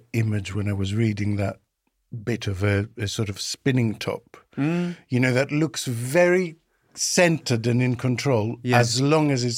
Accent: Greece; now in United Kingdom; in my home country, Greece, when I came over to the UK in 1990

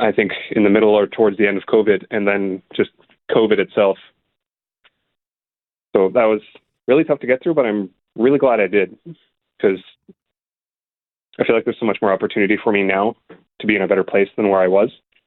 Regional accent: Kenora, Ontario, Canada; now in Winnipeg, Canada; I came to Winnipeg for like more opportunities because I'm coming from Kenora, like Treaty 3, which is Kinigam, a very small town.

